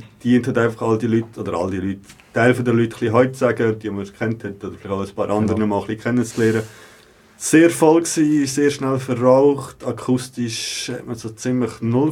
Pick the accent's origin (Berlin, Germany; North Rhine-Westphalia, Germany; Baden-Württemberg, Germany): Berlin, Germany; als Berliner